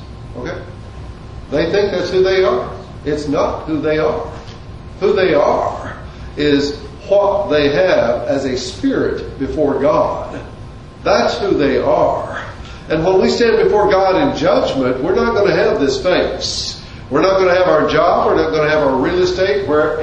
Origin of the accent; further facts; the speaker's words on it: Oklahoma, United States; also born or lived in Colorado; And I'll say, well, not really. We're from Colorado. But before that, I was raised in Oklahoma.